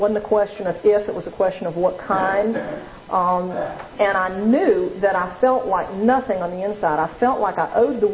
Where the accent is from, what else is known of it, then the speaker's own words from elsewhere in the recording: New Orleans, Louisiana, United States; at that day and time I was growing up in New Orleans and marijuana was easier to come by for a teenager